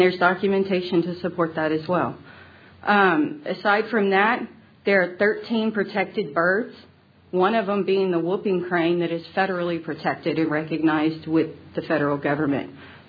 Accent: Texas, United States; I was born and raised in Texas. I've never lived anywhere but in Texas.

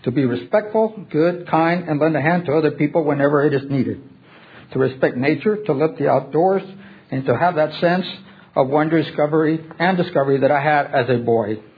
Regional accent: Austin, Texas, United States; I'm from Austin.

